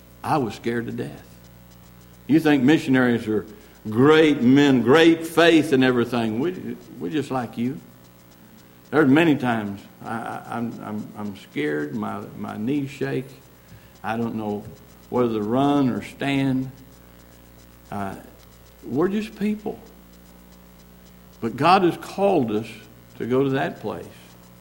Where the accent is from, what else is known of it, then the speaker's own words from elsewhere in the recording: Kansas, United States; I mean, I was born and raised in Kansas on a hog farm.